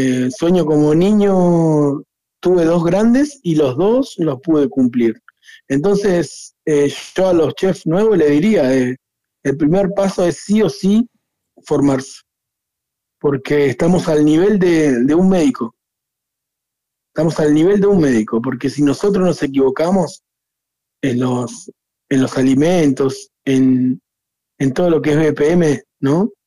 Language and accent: Spanish; Buenos Aires, Argentina; es en Capital Federal, y los alumnos de mi barrio van, de donde yo nací, donde yo estuve.